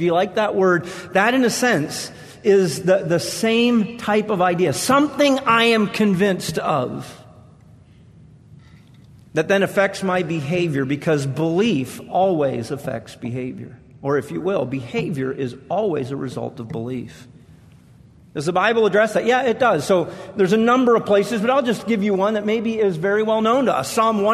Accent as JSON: {"language": "English", "region": "Nova Scotia", "country": "Canada", "tie": "born or raised there", "said": "And where I grew up in Nova Scotia, Canada, there was an event that gripped the nation every Saturday night."}